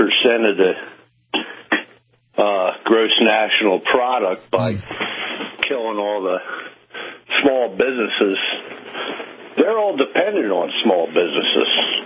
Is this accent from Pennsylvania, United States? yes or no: yes; Pennsylvania, United States; I'm from Pennsylvania, and you know what's been going on with the voting in Pennsylvania.